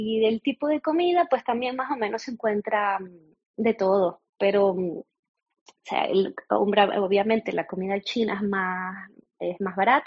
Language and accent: Spanish; Canary Islands, Spain; now in Hong Kong; yo creo que nosotros como canarios aquí tenemos un montón de playas